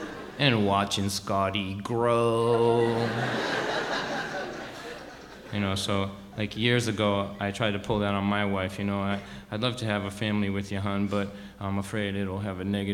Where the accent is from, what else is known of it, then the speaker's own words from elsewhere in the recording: Lynn, Massachusetts, United States; I told that story in Lynn one time in my hometown